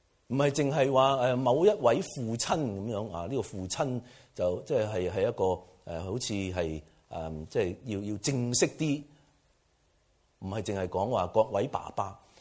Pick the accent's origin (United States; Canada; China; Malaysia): China; 即係等於我哋中國人咧